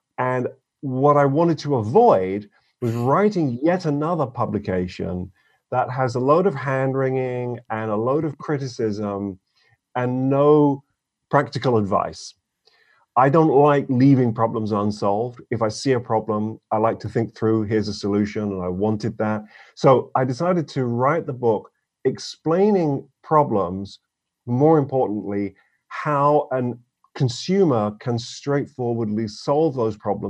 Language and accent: English; United Kingdom; moved away as an adult; now in United States; I'm originally from Britain, just a minor detail there. I've lived in the States for more than half my life. It's been 27 years at this point. So for the record, I'm a citizen here and I have been for quite a long time.